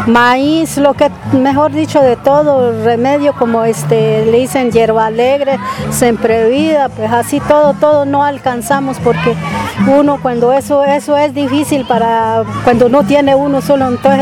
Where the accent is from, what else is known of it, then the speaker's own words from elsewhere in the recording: Toribío, Cauca, Colombia; vengo de Resguardo Toribío como representante del gobernador.